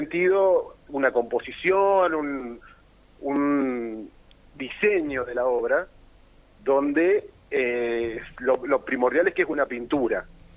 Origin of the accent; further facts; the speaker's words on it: Santa Fe, Argentina; Yo soy de Santa Fe Capital